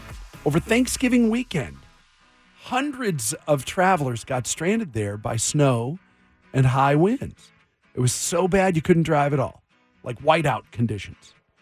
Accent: Washington, United States; I am from Washington.

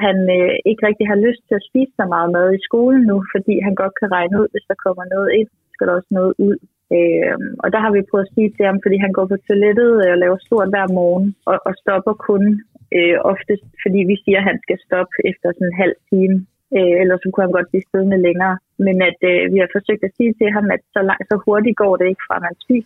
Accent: Jutland, Denmark; Jeg er fra Jylland, og det er lidt sådan er det bare, og det gør man.

